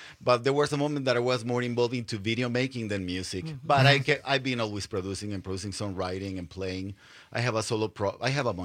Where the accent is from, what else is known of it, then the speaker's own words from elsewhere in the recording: Sonora, Mexico; English is a second language; also born or lived in Mexico City; I went back home. I'm from northwestern Mexico. I'm from Sonora, like the Sonoran Desert, Arizona, in the other side of that Trump wall, you know?